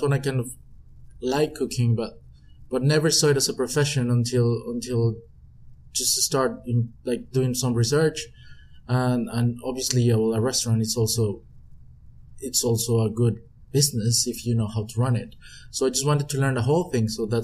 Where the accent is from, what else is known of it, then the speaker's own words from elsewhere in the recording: Mexico; English is a second language; growing up in Mexico, it's a deep part in my culture.